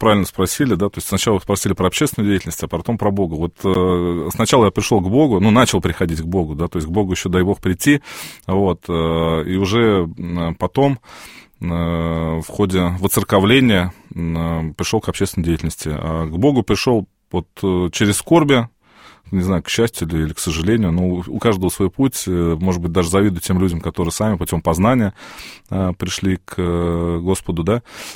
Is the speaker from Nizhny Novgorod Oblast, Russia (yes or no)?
yes; Nizhny Novgorod, Nizhny Novgorod Oblast, Russia; так получилось то, что я сам из Нижнего Новгорода